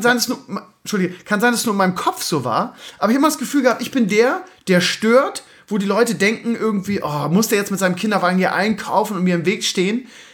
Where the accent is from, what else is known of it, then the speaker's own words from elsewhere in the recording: Bremen, Germany; ich bin ja Bremer, ne